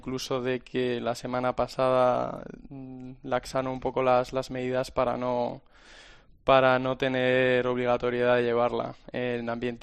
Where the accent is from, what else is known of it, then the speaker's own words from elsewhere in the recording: Madrid, Community of Madrid, Spain; now in Brussels, Belgium; Yo soy de Madrid.